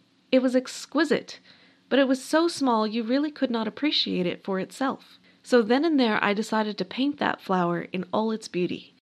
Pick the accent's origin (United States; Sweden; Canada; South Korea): United States; New Mexico; The fact that I'm from New Mexico is not in any way relevant to that entirely unbiased, sober assessment.